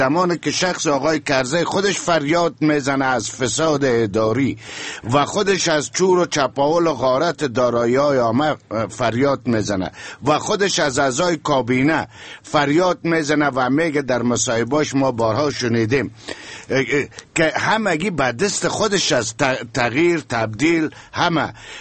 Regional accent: Afghanistan; چون من یک افغان هستم، یک مسلمان هستم، به یگانگی خداوند ایمان دارم

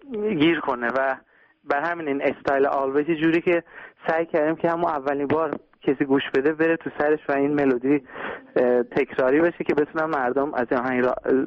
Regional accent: Iran; منم خب ایرانی هستم و خب همه جام همه میدونن ایرانی هم، به همه گفتم و یه میشه گفت یه میکس شده از آذربایجان و ایران.

